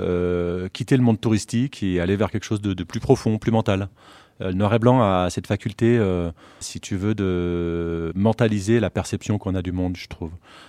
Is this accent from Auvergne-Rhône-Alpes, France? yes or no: yes; Auvergne-Rhône-Alpes, France; Écoute, moi je suis alpin, je suis savoyard